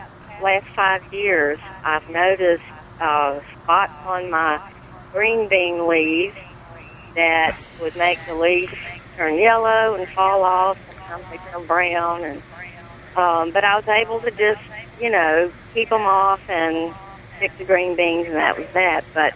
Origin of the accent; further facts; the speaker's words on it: Monroe County, United States; I'm from Monroe County, but I was down here for the beach and heard your show